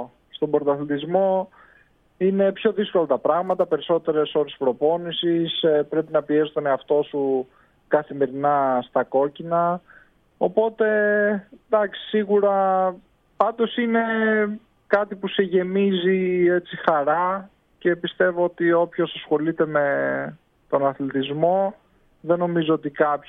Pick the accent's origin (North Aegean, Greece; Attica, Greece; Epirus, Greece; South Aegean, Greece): Epirus, Greece; Ioannina; Αυτό το διάστημα τώρα είμαι για μια εβδομάδα ξεκούραση πίσω στον τόπο μου, στα Ιωάννινα.